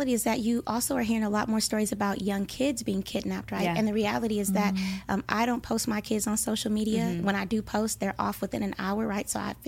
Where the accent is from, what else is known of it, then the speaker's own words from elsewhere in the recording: Compton, California, United States; and my friend, we're from Compton, so, you know, she was like, something's wrong here